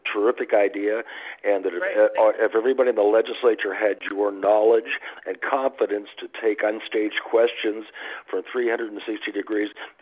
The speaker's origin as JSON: {"language": "English", "town": "Pittsburgh", "region": "Pennsylvania", "country": "United States", "said": "Thank you very much. … I'm from Squirrel Hill. I'm an economic development consultant."}